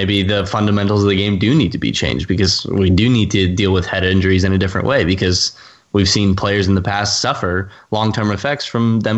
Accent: United States; I think if there's one thing I'd like to highlight in terms of the United States, being an American myself

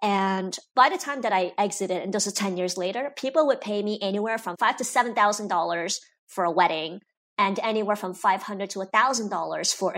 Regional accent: China; now in United States; So I'm Chinese American and I had a ton of pressure on my shoulders.

